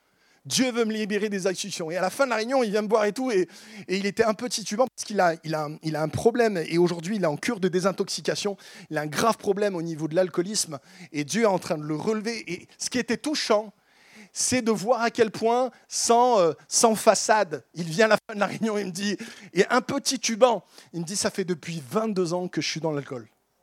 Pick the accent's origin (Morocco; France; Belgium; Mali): France; Grenoble, Auvergne-Rhône-Alpes; born there; je suis né en France, né à Grenoble, vivant à Paris, à ce moment-là